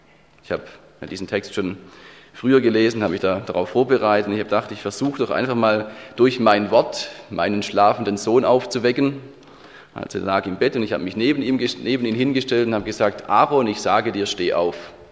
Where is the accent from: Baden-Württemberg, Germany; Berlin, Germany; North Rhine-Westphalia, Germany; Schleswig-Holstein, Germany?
Baden-Württemberg, Germany; Stuttgart; Aus Stuttgart, wo ich herkomme